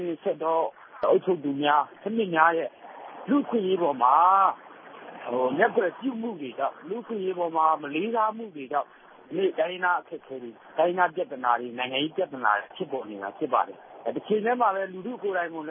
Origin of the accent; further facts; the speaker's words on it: Shan State, Myanmar; also born or lived in Panglong; ကျွန်တော်ကိုယ်ကငါမွေးခဲ့တာကကျွန်တော်ချမ်းပြည်နယ်ပင်လုံးမှာမွေးခဲ့ပါလေ။ကြီးတဲ့နေရာအနေထားကကွန်ဟိန်းကျိုင်းတုံပေါ့လေ။